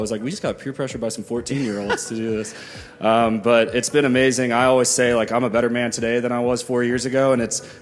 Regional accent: Atlanta, Georgia, United States; So like you said, I'm from here.

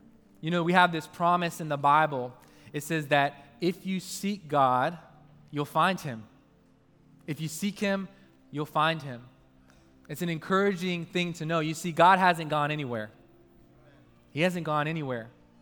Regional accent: United States; accent: English; now in Australia; I'm an American with an English accent.

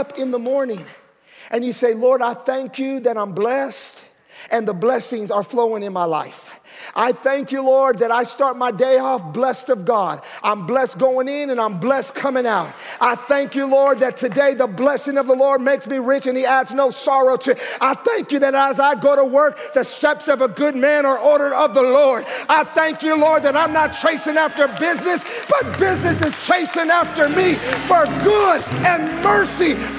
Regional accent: Puerto Rico; If I showed you pictures when I was younger, I'm Puerto Rican. Some of you wonder, I'm Indian or Pakistani, and I'm Puerto Rican.

